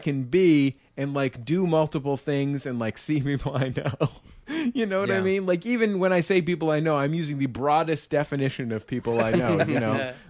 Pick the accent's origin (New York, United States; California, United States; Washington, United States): California, United States; San Francisco; Like, I grew up in San Francisco, and my internal temperature